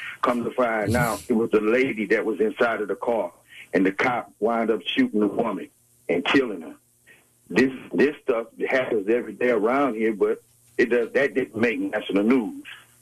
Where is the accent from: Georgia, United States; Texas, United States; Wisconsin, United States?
Texas, United States; Beaumont; Yeah, this happened about a week ago out in Port Arthur. I'm from Beaumont.